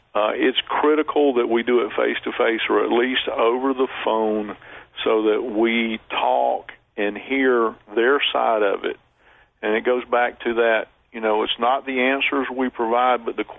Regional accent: Atlanta, Georgia, United States; I was born and raised in Atlanta.

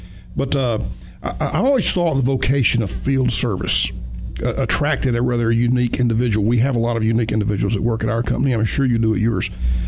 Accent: Alabama, United States; You know, Marshall, I grew up in Alabama, and when you say Alabama Power, I think of Reddy Kilowatt, which is a little cartoon figure they always used in their marketing.

